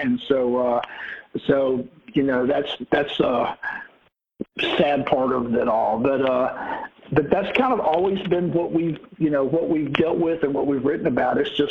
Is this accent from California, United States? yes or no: no; Alabama, United States; Cooley and I grew up in North Alabama, and growing up there